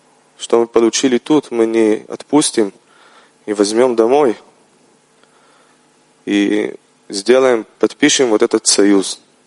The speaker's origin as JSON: {"language": "Russian", "country": "Israel", "said": "из Израиля"}